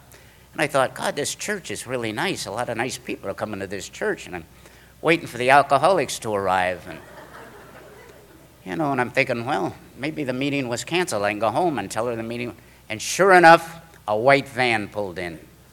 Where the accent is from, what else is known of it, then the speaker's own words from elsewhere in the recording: New York City, New York, United States; And I'm from New York City. You don't hold hands with guys, you know.